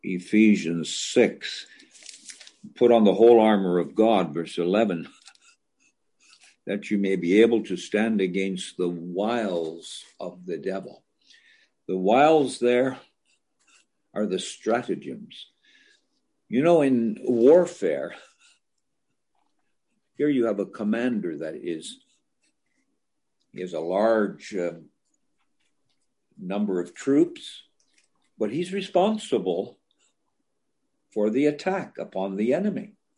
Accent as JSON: {"language": "English", "country": "Canada", "said": "you know, I'm Canadian."}